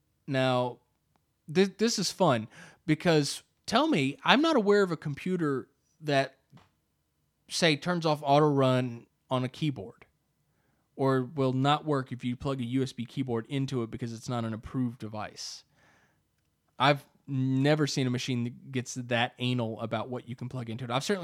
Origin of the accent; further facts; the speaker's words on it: United States; I'm American. I don't know how to say funny words.